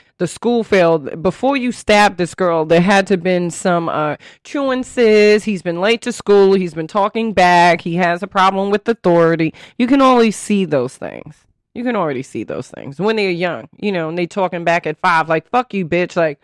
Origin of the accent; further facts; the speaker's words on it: New York, United States; So I had to call my LA homies for a translation, because I'm from New York. We just say, yo, I'll fuck you up.